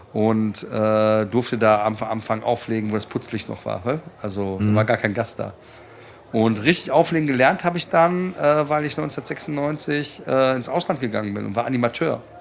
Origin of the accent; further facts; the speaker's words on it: North Rhine-Westphalia, Germany; ich bin im Ruhrgebiet aufgewachsen